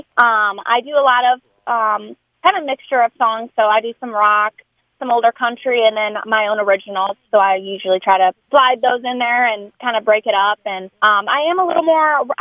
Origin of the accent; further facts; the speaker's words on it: Ann Arbor, Michigan, United States; now in Nashville, United States; So not too far right now, but I'm from Ann Arbor, Michigan, and I've been traveling all over different states. I live in Nashville, Tennessee now. I've been there 7 years, actually.